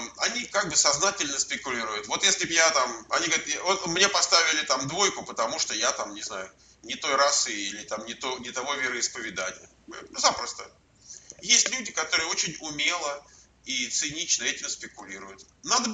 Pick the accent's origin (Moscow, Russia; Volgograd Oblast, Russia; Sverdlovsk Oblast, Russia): Moscow, Russia; я родился и вырос в Москве